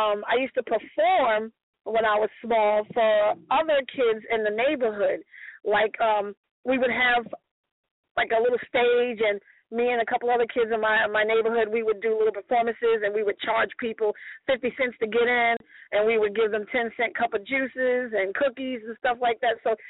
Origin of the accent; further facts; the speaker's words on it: Brooklyn, New York, United States; born there; I was born in Brooklyn, New York, Bed-Stuy, back in October 14th, 1971.